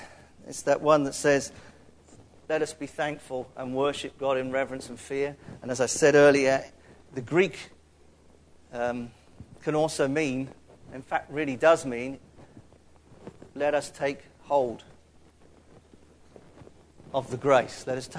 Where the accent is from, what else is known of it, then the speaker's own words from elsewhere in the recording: London, United Kingdom; accent: London; not how I speak when I remember to speak correctly, instead of with my London accent.